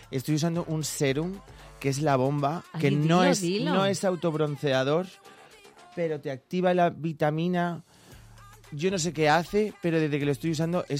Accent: Valencian Community, Spain; Yo soy de Alicante, pero soy de un pueblecito que está más próximo a Murcia. Entonces yo me siento de Alicante y de Murcia.

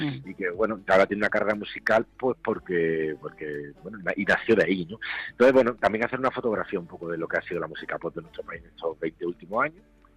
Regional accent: Málaga, Andalusia, Spain; Como malagueño insigne

